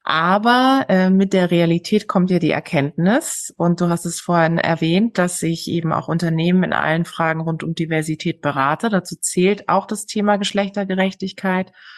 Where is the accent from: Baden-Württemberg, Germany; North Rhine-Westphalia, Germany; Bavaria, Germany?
Baden-Württemberg, Germany; Karlsruhe; Also ich bin aufgewachsen im wunderschönen Karlsruhe. Es ist eine Stadt in Baden-Württemberg und es ist auch die Stadt des Rechts.